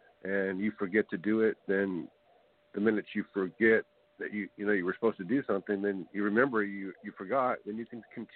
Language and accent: English; California, United States; Yeah, I'm from California. Yeah.